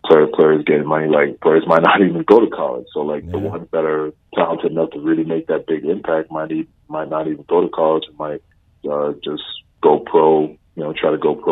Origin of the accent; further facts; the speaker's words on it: Montreal, Quebec, Canada; since, you know, I was from Montreal, so we only go up to the 11th grade